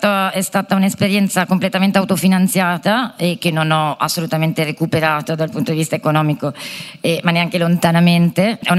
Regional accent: Verona, Veneto, Italy; nel centro storico di Verona, che è la mia città d'origine, che è una città conosciuta per essere particolarmente conservatrice, con una mentalità piuttosto di destra, con una fortissima presenza del mondo cattolico

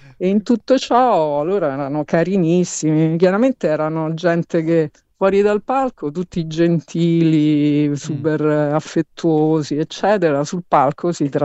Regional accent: Rome, Lazio, Italy; io, essendo romana

